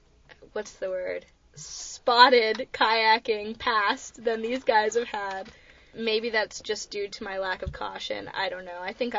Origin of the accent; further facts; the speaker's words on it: Florida, United States; And I'm from Florida, and I'm getting a sunburn here.